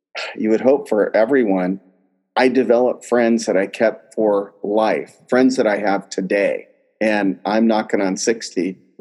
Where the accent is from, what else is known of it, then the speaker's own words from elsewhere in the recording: Eugene, Oregon, United States; So yeah, I grew up in Eugene, and it was an amazing time for me.